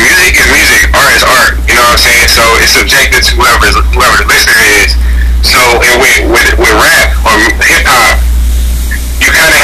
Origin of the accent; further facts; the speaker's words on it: Paterson, New Jersey, United States; So, like I said, I'm from New Jersey, Patterson, New Jersey, born and raised. And I grew up on Broadway Ave